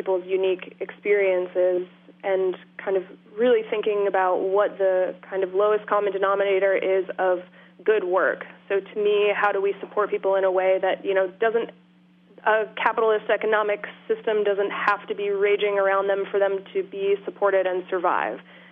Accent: Maine, United States; I grew up in Maine, just outside of Portland, spent a lot of time flipping rocks over, looking for crabs.

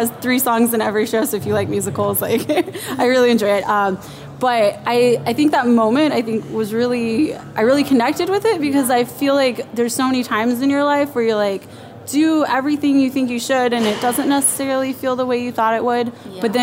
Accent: Houston, Texas, United States; also born or lived in Austin / Madison / Copenhagen; now in Seattle, United States; I've lived kind of all over at this point. I'm originally from Texas. I was born and raised Houston. I went to school in Austin. I moved to Madison for a while, lived in Copenhagen, and then came here.

